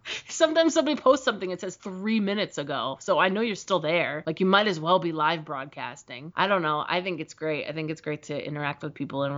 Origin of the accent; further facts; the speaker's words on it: New Jersey, United States; Where am I from? I'm from New Jersey.